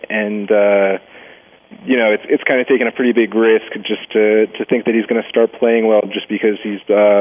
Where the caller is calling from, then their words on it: New York, United States; Michael, I'm calling from New York.